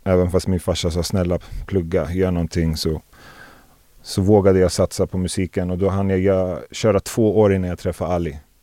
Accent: Fisksätra, Stockholm County, Sweden; Jag växte upp i Fisksätra.

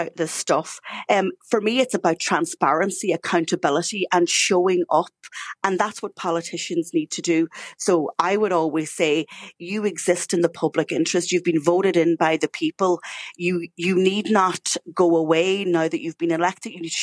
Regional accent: Ireland; if you look at us as Irish people, you know, we can get very annoyed

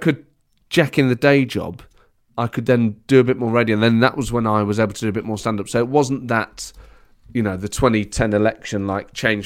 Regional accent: Nottingham, East Midlands, United Kingdom; Nottingham.

